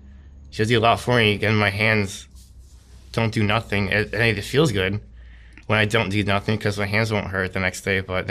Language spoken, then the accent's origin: English; New Jersey, United States; Oh yeah, I grew up in Jersey, not New York, but I see it all a lot because I used to go in and out of New York a lot as a kid.